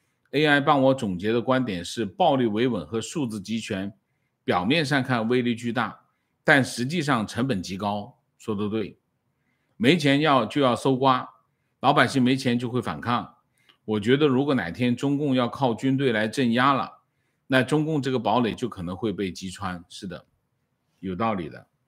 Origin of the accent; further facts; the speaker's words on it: Heilongjiang, China; 我的老家是黑龙江，短短5年里家中有6位长辈癌症去世。那么家里是煤矿和化肥厂